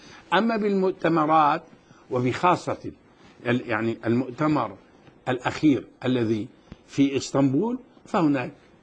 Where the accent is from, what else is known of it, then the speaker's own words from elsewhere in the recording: Syria; هذا أمر معروف عندنا بالشام، ما في عنصريات.